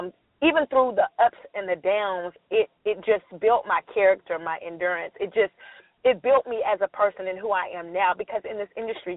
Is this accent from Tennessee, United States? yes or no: yes; Nashville, Tennessee, United States; because I was from Nashville.